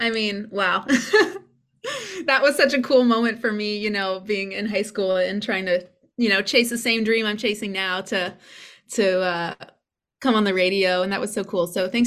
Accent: McLean, Virginia, United States; Yes, so I grew up in the McLean, D.C. area.

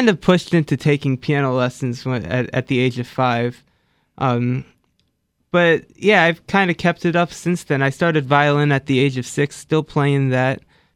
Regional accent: Berwyn Heights, Maryland, United States; I grew up in Berwyn Heights, okay. Maryland, yeah, right by the university.

